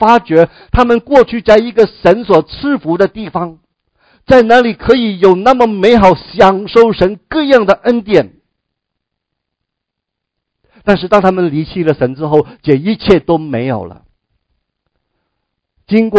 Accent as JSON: {"language": "Chinese", "country": "Hong Kong", "said": "我是香港来的"}